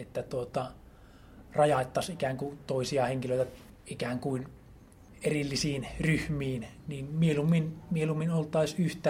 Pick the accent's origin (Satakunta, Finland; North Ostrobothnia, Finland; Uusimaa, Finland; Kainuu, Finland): North Ostrobothnia, Finland; Pyhäjoki; Pyhäjoelta.